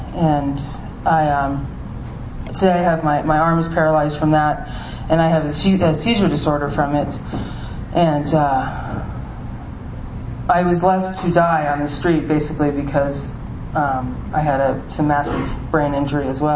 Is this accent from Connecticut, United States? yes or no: no; Seattle, Washington, United States; born there; I was born in Seattle to an alcoholic family.